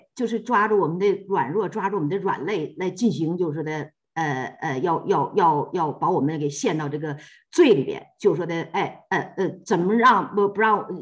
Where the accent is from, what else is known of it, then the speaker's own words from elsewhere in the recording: China; 我们中国人